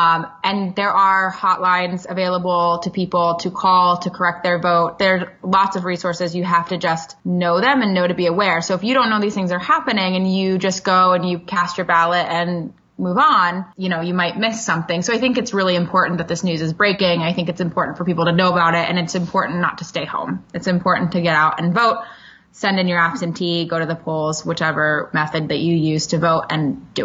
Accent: United States; Well, my short answer is because I'm an American.

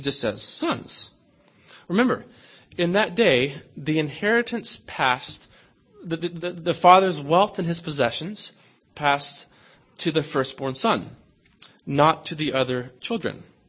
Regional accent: the South, United States; now in Chicago, United States; I come from the South, which has quite a history of racial conflict.

